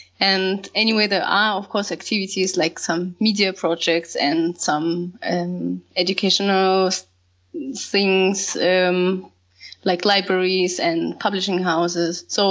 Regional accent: Russia; English is a second language; now in Germany; I'm from Germany, but from Russia.

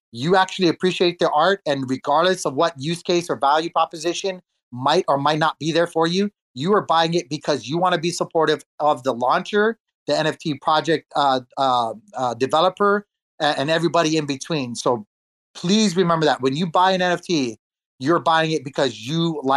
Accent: Hawaii, United States; taken seriously if I didn't speak at least somewhat more clear than the original, tongue of where I grew up in Hawaii.

